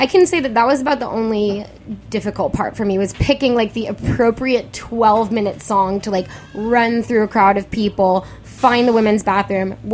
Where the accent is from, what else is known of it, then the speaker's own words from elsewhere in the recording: San Francisco, California, United States; now in New York, United States; I'm from San Francisco.